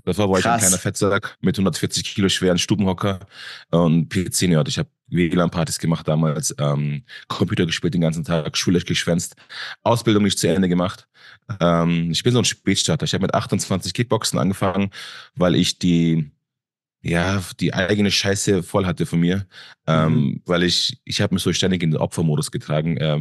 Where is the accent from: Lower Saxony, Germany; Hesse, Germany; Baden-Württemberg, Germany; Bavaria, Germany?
Bavaria, Germany; Landsberg; Also ich komme aus Landsberg, das ist näher München.